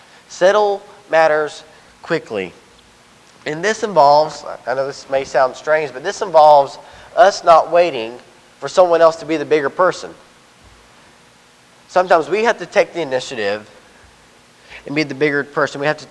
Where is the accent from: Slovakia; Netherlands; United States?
Slovakia; I was born in Eastern Europe, so I was a Slovak, so I was a Slav. I was in an orphanage.